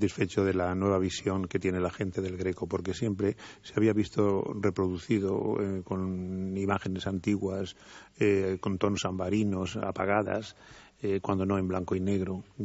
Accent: Toledo, Castilla-La Mancha, Spain; yo lo conozco el Greco desde mi infancia porque por algo soy de Toledo y es mi referencia cultural.

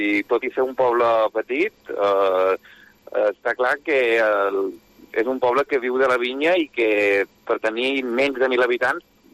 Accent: Balearic Islands, Spain; now in Verdú, Spain; Jo soc de Mallorca.

